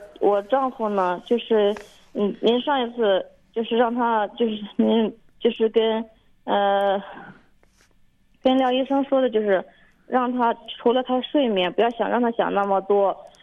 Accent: Hubei, China; 因为我是湖北人嘛，就是在湖北长大的。

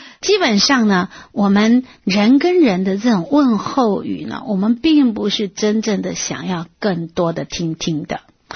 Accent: Taiwan; now in United States; 然后哎，我是从台湾长大的。

